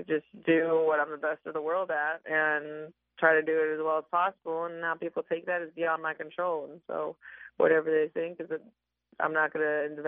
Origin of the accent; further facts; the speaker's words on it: North Dakota, United States; And I grew up in North Dakota